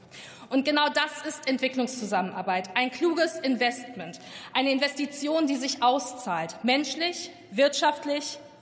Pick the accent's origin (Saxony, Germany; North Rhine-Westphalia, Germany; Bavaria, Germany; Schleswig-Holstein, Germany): North Rhine-Westphalia, Germany; eine Perspektive aus meinem Heimatland NRW einbringen.